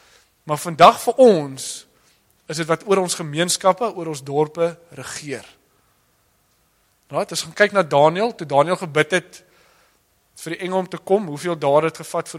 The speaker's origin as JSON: {"language": "Afrikaans", "town": "Kroonstad", "region": "Free State", "country": "South Africa", "tie": "born there", "said": "Of soos ek wat in Kroonstad gebore is."}